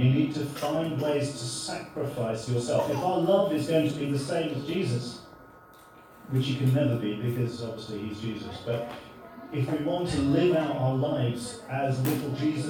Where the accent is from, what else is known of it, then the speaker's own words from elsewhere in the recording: England, United Kingdom; which is a really difficult thing to say for most of us because we're English.